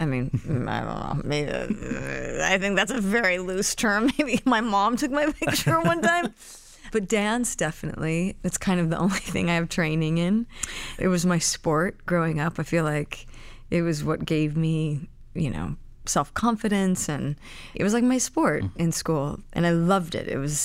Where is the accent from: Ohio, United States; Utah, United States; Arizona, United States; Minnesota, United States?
Arizona, United States; also born or lived in Fountain Valley, California / Colorado; I was born in Fountain Valley, California, mm-hmm. but then we moved to Arizona not long after that, and I spent, I think, about 13 years in Arizona.